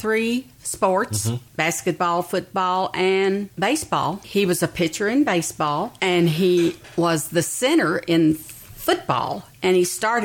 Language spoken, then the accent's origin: English; Lexington, Kentucky, United States; I came from Lexington